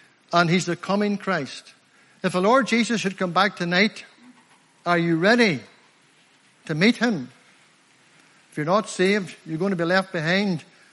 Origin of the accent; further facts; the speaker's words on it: Limavady, Northern Ireland, United Kingdom; I'm from Limavady District, by the way. 3 miles. I'm a country lad, by the way. You know by my accent, I'm not from around here.